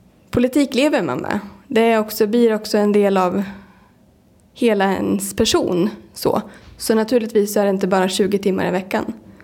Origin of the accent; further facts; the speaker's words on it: Kungsör, Västmanland County, Sweden; Jag är född 1983, så jag är 33 år gammal. Jag är född och uppvuxen i Kungsör, men har väl varit utrest ett tag när jag pluggade.